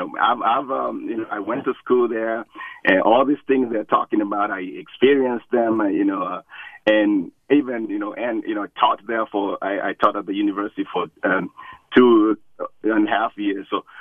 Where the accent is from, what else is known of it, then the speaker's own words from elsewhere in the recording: Kenya; moved away as an adult; now in United States; I am from Kenya myself, and I came here 20 years ago to go to college, and ended up going to graduate school at Berkeley.